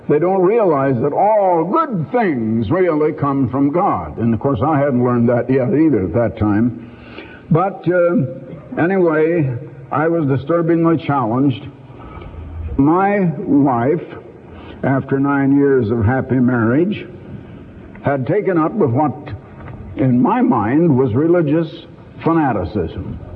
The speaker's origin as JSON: {"language": "English", "region": "Iowa", "country": "United States", "tie": "born or raised there", "said": "I was born and raised in Iowa, which we Iowans, we Hawkeyes, used to like to claim was the most American state of all the states."}